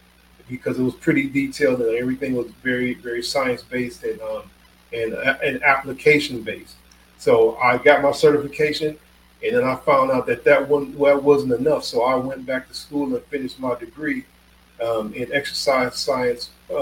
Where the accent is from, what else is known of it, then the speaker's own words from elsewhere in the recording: Indiana, United States; moved away; I living here in Florida, I try to take advantage of it I grew up in the Midwest and in Indiana, you know, there's no beaches there.